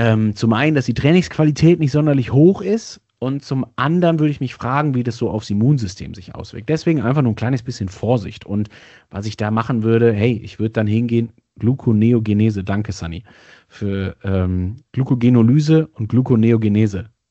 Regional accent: North Rhine-Westphalia, Germany; born there; Also ich als gebürtiger Sauerländer weiß genau, was du meinst.

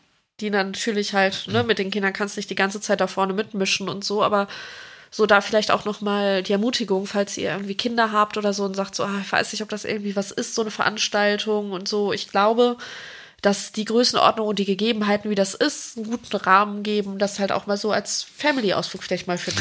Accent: Cologne, North Rhine-Westphalia, Germany; als Kölnerin

